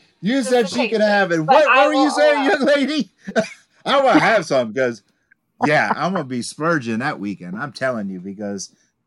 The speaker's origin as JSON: {"language": "English", "region": "Massachusetts", "country": "United States", "said": "I'm from Massachusetts. But we are all over from New England."}